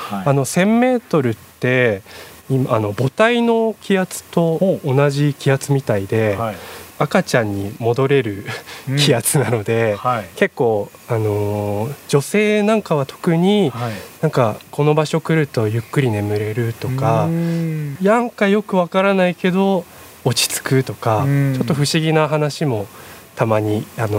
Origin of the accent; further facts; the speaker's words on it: Iwaki, Fukushima, Japan; 私は福島県いわき市っていう浜通り沿いに面している浜通り沿い